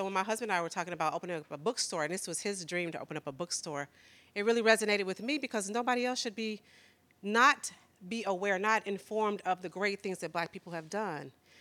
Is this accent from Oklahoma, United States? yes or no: yes; Tulsa, Oklahoma, United States; I was just telling our amazing author today that I grew up in Tulsa, Oklahoma, and there were not Black bookstores in my neighborhood.